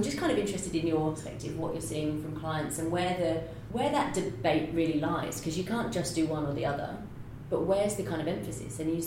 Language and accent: English; United Kingdom; Well, because I'm British and a journalist